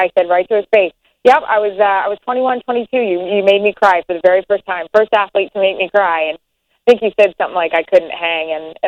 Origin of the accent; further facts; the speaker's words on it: Florida, United States; I'm from the South. From Florida. I still have a house in Georgia.